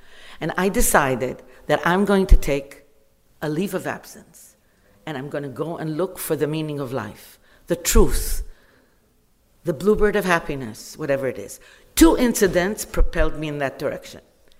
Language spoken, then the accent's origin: English; Israel; moved away as an adult; also born or lived in Bulgaria; now in United States; So I was born in Bulgaria and I was raised in Israel, and I left the land of milk and honey to come to the land of gold and money and seek my fortune.